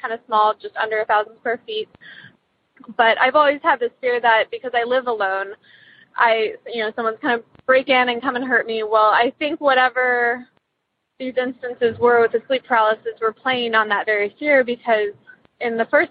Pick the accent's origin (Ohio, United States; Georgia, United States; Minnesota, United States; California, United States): Ohio, United States; Columbus; Also, I'm from Columbus, Ohio.